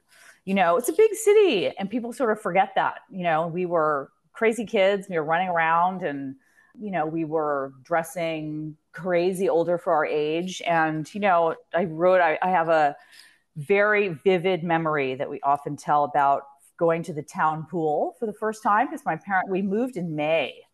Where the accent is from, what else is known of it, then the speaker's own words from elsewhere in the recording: Honolulu, Hawaii, United States; I am originally from Honolulu, Hawaii.